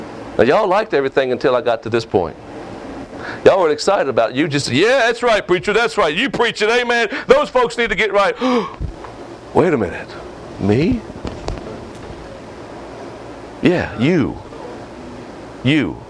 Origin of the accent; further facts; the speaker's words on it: United States; I'm glad I'm American. I'm glad I live in this country. I've lived in other countries and I've seen.